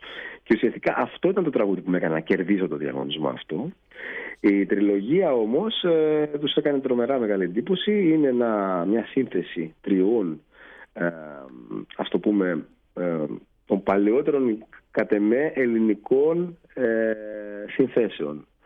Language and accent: Greek; Greece; also born or lived in Russia; Εγώ, που είμαι από την Ελλάδα